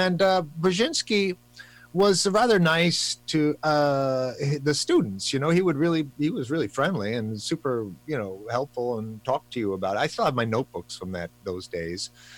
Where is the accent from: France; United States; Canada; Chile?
United States; New York; I came from Long Island